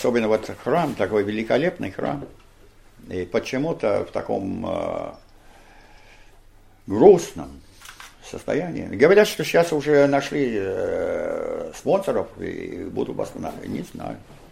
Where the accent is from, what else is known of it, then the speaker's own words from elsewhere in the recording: Georgia, United States; Но как южанин, я понимаю такие вопросы. Я вырос там в штате Джорджия, ну, вы знаете